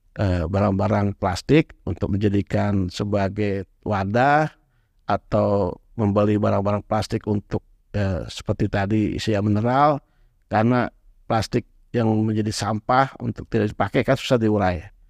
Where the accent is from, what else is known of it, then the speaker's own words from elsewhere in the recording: Jakarta, Indonesia; Saya menikmati betul masa kecil saya berenang di Banjir Kanal Barat, ya di Tanah Abang